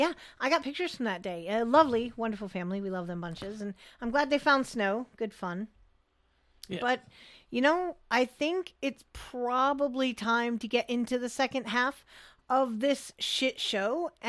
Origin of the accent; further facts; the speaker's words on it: New England, United States; Obviously, growing up in New England, I've seen more than my fair share and everybody else's fair share of snow.